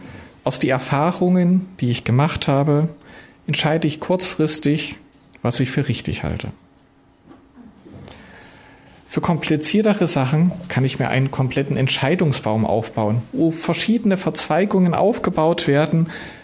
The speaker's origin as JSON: {"language": "German", "town": "Jena", "region": "Thuringia", "country": "Germany", "tie": "born or raised there", "also_born_or_lived": "Wurzen", "said": "aufgewachsen in Jena und Wurzen und mit weiter, später dann aber auch in Landshut, Darmstadt und Unterliederbach unterwegs gewesen."}